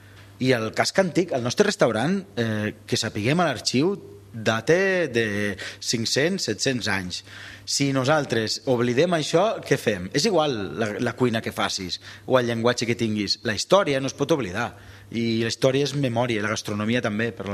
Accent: Catalonia, Spain; Pots negociar-ho com a català o mediterranis

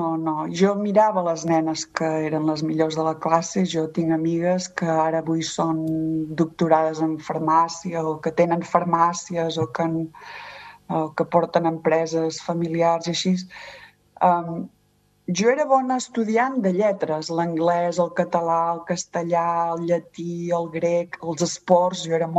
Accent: Girona, Catalonia, Spain; also born or lived in Olot; jo vaig néixer a Olot, però al cap de, em sembla que amb 5 anys, vàrem marxar a viure a Girona.

